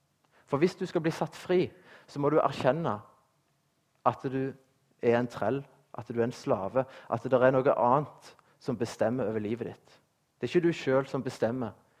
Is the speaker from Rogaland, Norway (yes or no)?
yes; Rogaland, Norway; Når jeg vokste opp inn i Ryfylke, som dere sikkert vet, nærmeste nabo til bedehuset